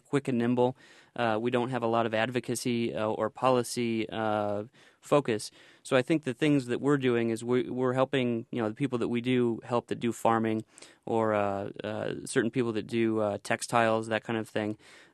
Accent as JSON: {"language": "English", "town": "Peoria", "region": "Illinois", "country": "United States", "said": "she's from Peoria. I'm from Peoria, so we're living in Peoria."}